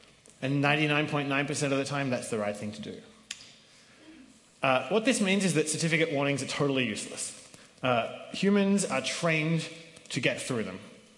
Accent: Australia; I'm actually Australian, not American, so Australia for me is an alarming case where my home country that's usually pretty democratic

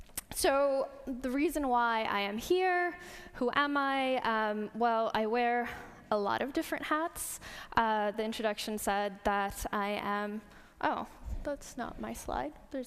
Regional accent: Canada; accent: Canadian; I grew up in Canada, and I spent most of my life going back and forth between the various countries I lived in abroad and back to Iran. So that's why I sound this way. It's a Canadian accent.

